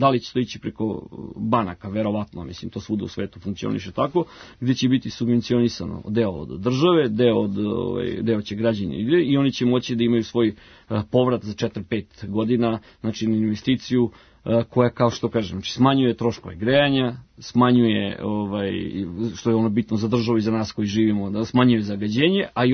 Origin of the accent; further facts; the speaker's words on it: Vršac, Vojvodina, Serbia; ja sam rodom iz Vršca, mi tamo svi koristimo tako.